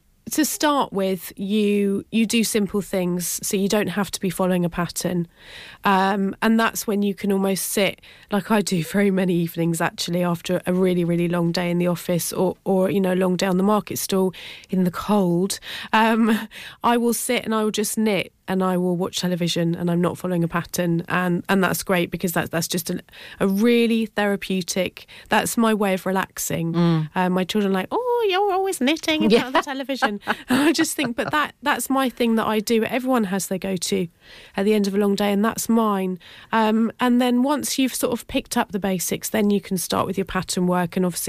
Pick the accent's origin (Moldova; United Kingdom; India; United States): United Kingdom; Cambridge, East of England; I grew up in Cambridge.